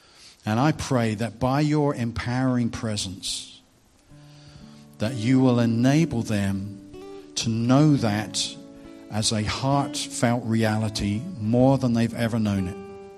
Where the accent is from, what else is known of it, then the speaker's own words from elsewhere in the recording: England, United Kingdom; moved away as an adult; now in Australia; We've been here in Australia. You might be able to tell I'm English. We've been here since 2010. We moved over as a family at that point to pastor a church in the Shire.